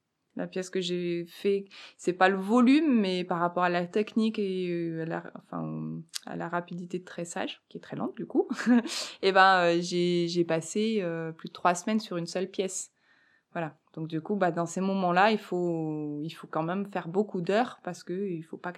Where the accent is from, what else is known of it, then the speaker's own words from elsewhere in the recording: Auvergne-Rhône-Alpes, France; j'ai grandi en Auvergne, dans le Puy-de-Dôme, et qu'il y a la chaîne des Puys.